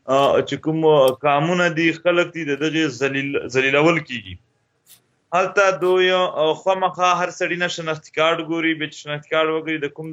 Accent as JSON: {"language": "Pashto", "region": "Khyber Pakhtunkhwa", "country": "Pakistan", "said": "دلته زیاتره مونږ اوس د وزیرستان نه راغلی یو"}